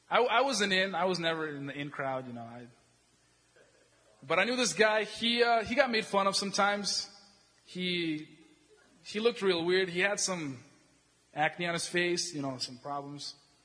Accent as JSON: {"language": "English", "town": "Sioux Falls", "region": "South Dakota", "country": "United States", "said": "sir, we live in America. We're from Sioux Falls, South Dakota."}